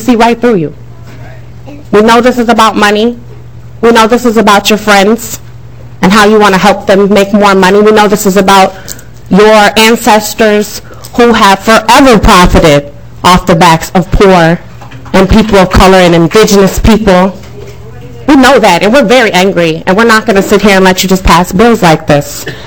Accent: Minneapolis, Minnesota, United States; I'm from North Minneapolis.

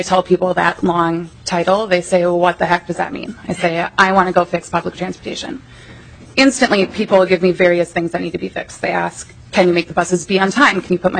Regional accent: Burnsville, Minnesota, United States; I am a student at the University of Minnesota. I'm originally from the Burnsville-Eagan area.

